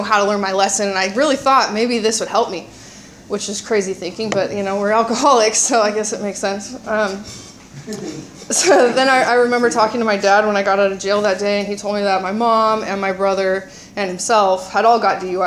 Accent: Ventura, California, United States; I grew up in Ventura with a mother and a father.

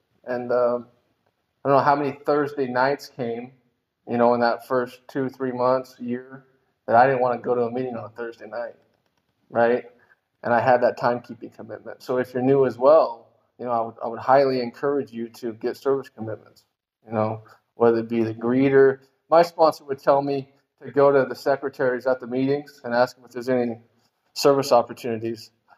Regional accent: Idaho, United States; I grew up in Idaho in a smaller town, right?

